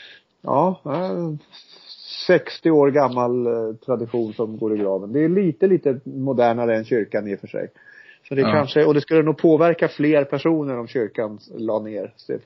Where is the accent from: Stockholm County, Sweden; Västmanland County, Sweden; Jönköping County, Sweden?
Stockholm County, Sweden; Järfälla; i min hembygd, det vill säga Järfälla, där jag bodde i 47 år eller vad det var.